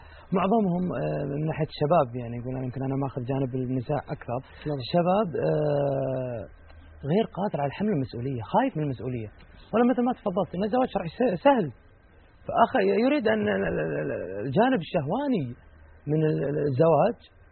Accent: Kuwait; يعني عندنا في الكويت

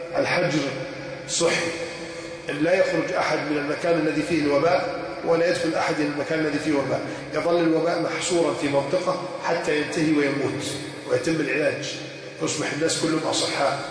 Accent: Egypt; ارفع البلاء عن بلدنا مصر

